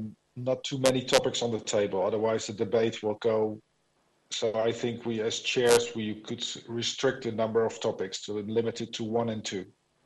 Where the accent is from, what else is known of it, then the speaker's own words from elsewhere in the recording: Netherlands; English is a second language; And then I'm from the Netherlands, right?